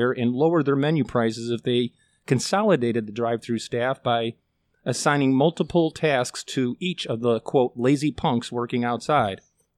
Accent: Elmhurst, Illinois, United States; Yep. Northside on Van Auken, 500 block.

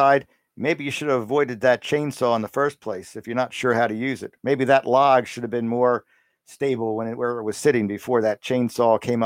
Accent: Pennsylvania, United States; Lately in Pennsylvania, my home state, we've had a lot of tornadoes, too many to count.

